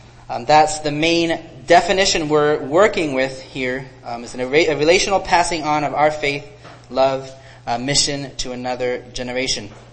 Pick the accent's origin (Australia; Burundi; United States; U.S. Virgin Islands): Burundi; born there; I grew up as a missionary kid. My parents are missionaries still in Tanzania. I was born in Burundi.